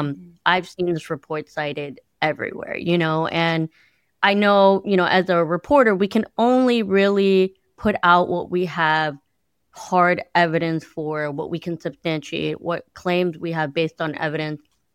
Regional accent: Chicago, Illinois, United States; Chicago, which is my hometown

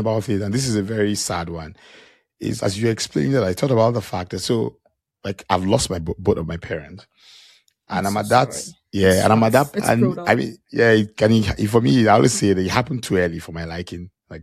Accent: Nigeria; now in Canada; I'm Nigerian Canadian, but I'm somewhere in between.

